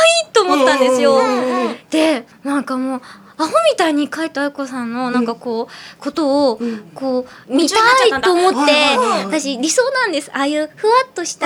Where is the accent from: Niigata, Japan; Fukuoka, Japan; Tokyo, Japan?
Niigata, Japan; 新潟出身だっていうこともあって